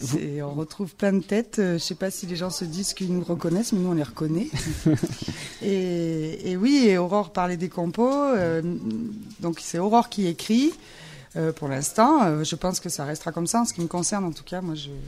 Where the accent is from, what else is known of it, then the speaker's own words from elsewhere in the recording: Mende, Occitanie, France; On a grandi à Mende, voilà, et là on est revenu.